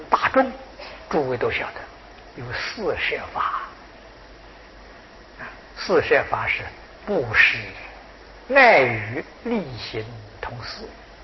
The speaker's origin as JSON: {"language": "Chinese", "country": "China", "said": "我们中国人讲立志 这一点。"}